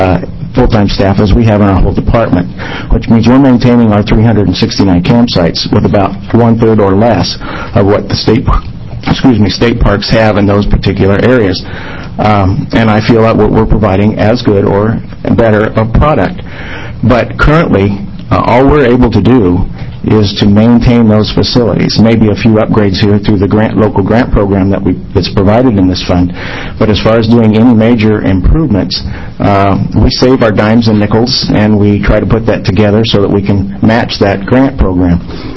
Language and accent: English; United States; Mr. Chairman, committee members … I'm from Coos County.